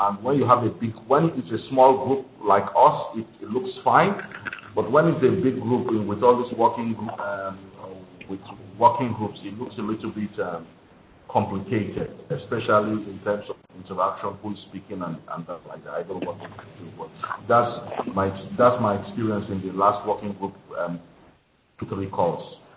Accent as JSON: {"language": "English", "country": "Nigeria", "said": "Yes, it's my Nigerian passport. I'm Nigerian. Yeah, I'm Nigerian."}